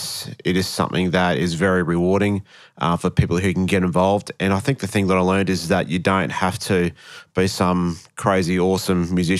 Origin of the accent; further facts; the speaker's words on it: Wollongong, New South Wales, Australia; born there; I was born in Wollongong in New South Wales